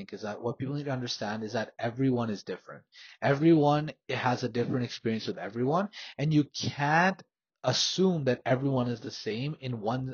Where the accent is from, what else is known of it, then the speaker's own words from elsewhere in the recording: Pakistan; we're Pakistani and we're Muslim, so that's not our culture.